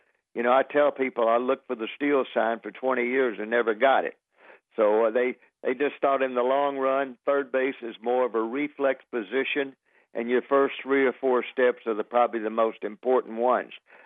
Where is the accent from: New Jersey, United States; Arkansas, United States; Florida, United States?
Arkansas, United States; Little Rock; It's who you are, and I always say, look, I'm from Little Rock, Arkansas, and proud of it.